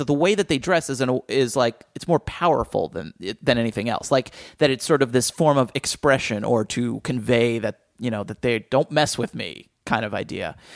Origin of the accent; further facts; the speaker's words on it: New Jersey, United States; It was definitely where I grew up in Jersey.